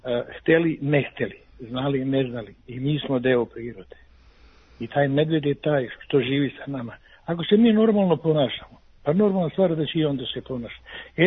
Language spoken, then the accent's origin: Serbian; Kraljevo, Šumadija and Western Serbia, Serbia; now in Tara, Serbia; Iz Kraljeva sam.